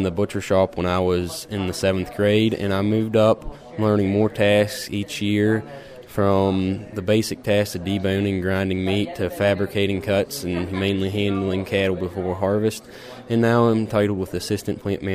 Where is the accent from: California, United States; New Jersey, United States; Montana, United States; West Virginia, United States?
West Virginia, United States; Burlington; My hometown is Burlington, West Virginia, and I reside there on my family farm